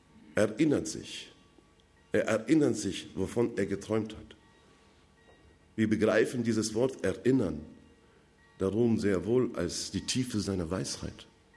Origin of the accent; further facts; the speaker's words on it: Odesa, Odesa Oblast, Ukraine; German is a second language; Ja, ich komme aus der Odessa, nicht?